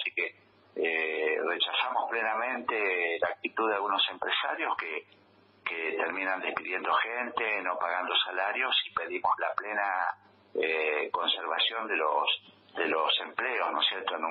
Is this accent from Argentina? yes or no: yes; Argentina; Primero, decir que como argentino estamos profundamente preocupados por esta pandemia